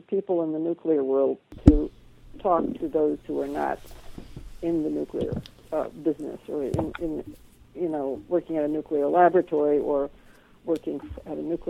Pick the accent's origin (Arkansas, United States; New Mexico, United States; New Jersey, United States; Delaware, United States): New Mexico, United States; what I have observed growing up in New Mexico among nuclear people to an extent.